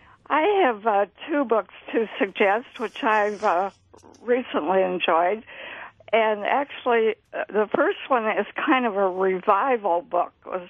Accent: Missouri, United States; My home state is Missouri, so it was set there, so that probably helped me enjoy it.

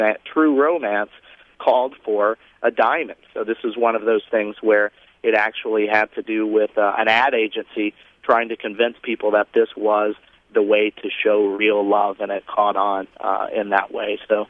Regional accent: the South, United States; growing up, I grew up in the South, and breakfast is a huge meal there

